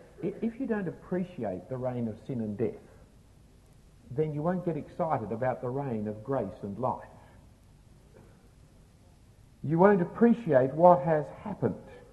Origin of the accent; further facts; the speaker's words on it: Australia; I was born as an Australian. I have certain penalties as a result.